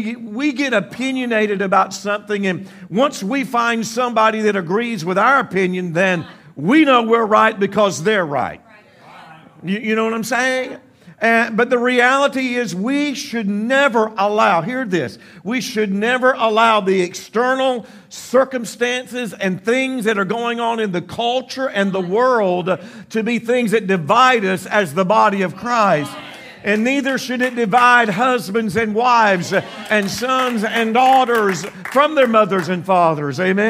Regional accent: Panama City, Florida, United States; my wife and I, we grew up in Panama City. That's our hometown.

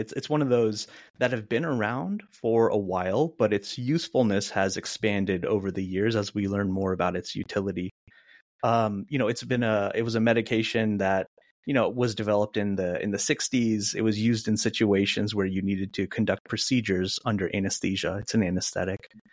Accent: Florida, United States; I grew up in Florida, where I developed a very deep love for soccer and hip hop.

